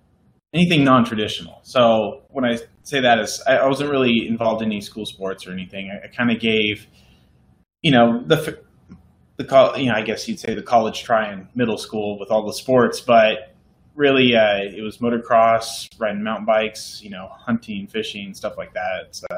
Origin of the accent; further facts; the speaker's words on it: Seattle, Washington, United States; I grew up in Seattle, Washington, enjoyed doing everything outdoors.